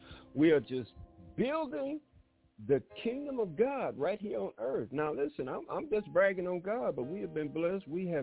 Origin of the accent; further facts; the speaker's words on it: Detroit, Michigan, United States; I grew up in Detroit, y'all, so I know what it's like being on the block, being in the hood, being on the street.